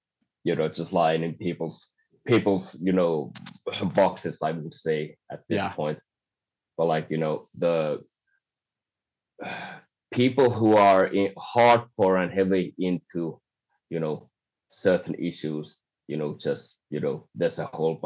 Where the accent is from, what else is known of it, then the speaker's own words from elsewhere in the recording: Vaasa, Ostrobothnia, Finland; English is a second language; also born or lived in Singapore; And I was less than 1 year old when we moved to Finland. And I used to grow up in a town called Vaasa.